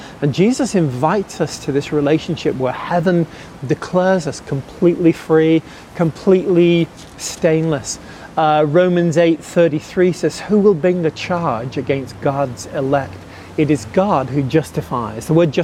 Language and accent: English; England, United Kingdom; After a while, I grew up in England, there's always a cloud in the sky.